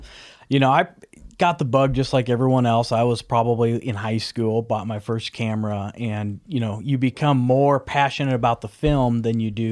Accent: Nebraska, United States; growing up in Nebraska, we might have had 5 bow hunters in the county at the time.

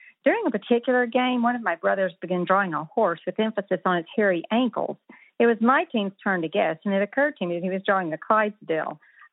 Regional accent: Athens, Alabama, United States; from Athens, Alabama.

